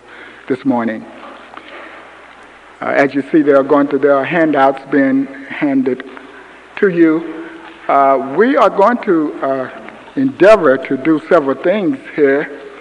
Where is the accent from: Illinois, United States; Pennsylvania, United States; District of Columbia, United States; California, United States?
Illinois, United States; East St. Louis; My first call was to my hometown, East St. Louis, Illinois.